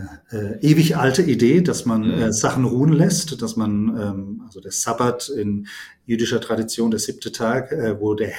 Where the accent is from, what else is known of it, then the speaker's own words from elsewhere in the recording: Baden-Württemberg, Germany; komme aus der Nähe von Heidelberg